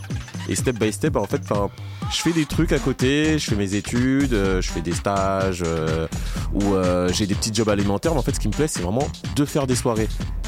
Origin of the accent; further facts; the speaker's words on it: Meudon, Île-de-France, France; Moi, j'ai grandi à Meudon-la-Forêt, dans le 92. C'est le quartier populaire de Meudon. Dans ma famille, on est originaire de Côte d'Ivoire